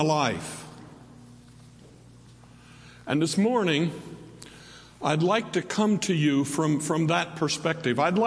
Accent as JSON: {"language": "English", "town": "Portsmouth", "region": "Ohio", "country": "United States", "tie": "born or raised there", "also_born_or_lived": "Ironton", "said": "And I grew up in Portsmouth and Ireton. I am a true river rat."}